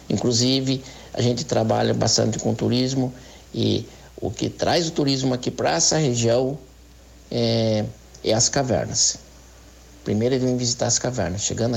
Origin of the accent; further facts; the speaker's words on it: São Paulo, Brazil; born there; O PETAR, o Parque Estadual Turístico do Alto Ribeira, ele, para mim, ele é minha casa, né? O ambiente onde eu vivo, onde eu nasci, tá?